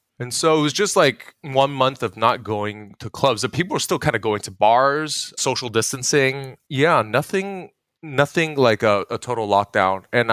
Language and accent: English; Malaysia; now in China; But then I'm Malaysian and there is no Chinese embassy in Taiwan.